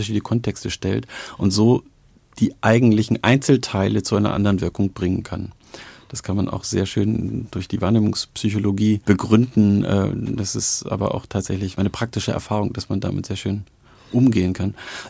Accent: North Sea coast, Germany; und ich bin an der Nordseeküste groß geworden

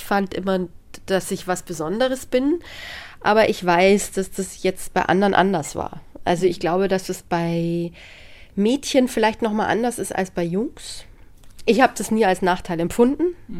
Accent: Erding, Bavaria, Germany; also born or lived in Munich; ich bin zwar in München geboren, aber wir sind dann sehr schnell nach Erding gezogen.

